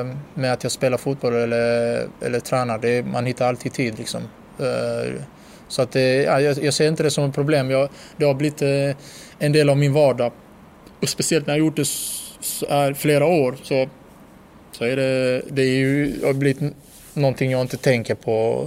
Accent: Landskrona, Skåne, Sweden; när jag växte upp i Landskrona och spelade där.

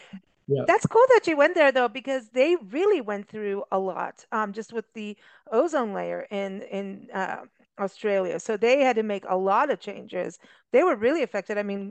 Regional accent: South Africa; I grew up in South Africa.

